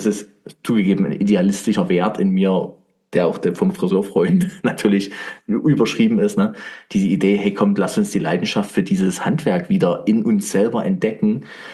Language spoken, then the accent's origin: German; Weinböhla, Saxony, Germany